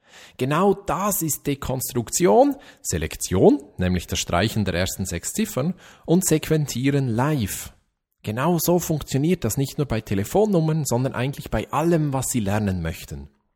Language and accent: German; Switzerland; Als Schweizer weiß ich das auch sofort.